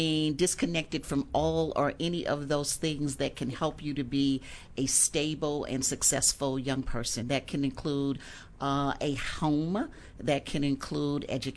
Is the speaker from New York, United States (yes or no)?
no; St. Louis, Missouri, United States; So I grew up in St. Louis, Missouri, in a very connected home, very loving family, and with that had three brothers in that process.